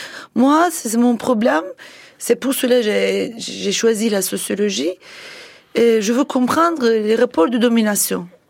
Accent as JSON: {"language": "French", "country": "Turkey", "said": "je peux être une femme, mais je suis turque"}